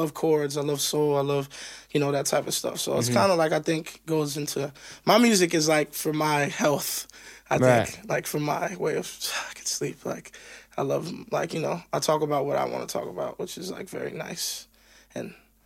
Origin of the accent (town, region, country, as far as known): Miami, Florida, United States; born or raised there